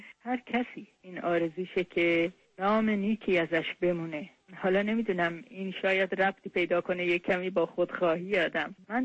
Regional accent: Tehran, Tehran Province, Iran; born there; moved away as an adult; من در تهران متولد شدم. علی رغم رشته هنریم که از 7 سالگی شروع شد، دانشکده حسابداری تهران من فارغ التحصیل شدم در رشته حسابداری.

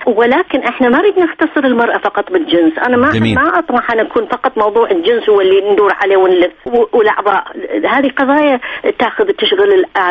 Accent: Basra, Basra Governorate, Iraq; also born or lived in Zubair; وانا حقيقة بس الابتدائية قضيتها بالزبير بعد الابتدائية رحنا للبصرة امي انا من البصرة ابوي من الزبير

